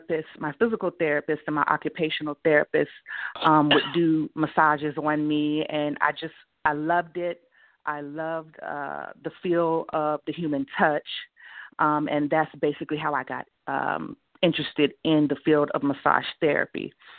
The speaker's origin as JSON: {"language": "English", "town": "Shreveport", "region": "Louisiana", "country": "United States", "said": "So my background, I am from Shreveport, Louisiana."}